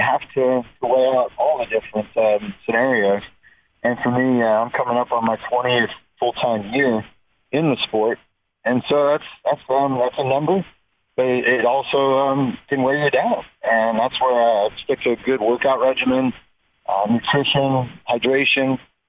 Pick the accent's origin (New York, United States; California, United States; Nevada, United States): Nevada, United States; Las Vegas; excitement and the … brothers here in Vegas, it's going to be big. So I'm happy to come back to my hometown and give it a good run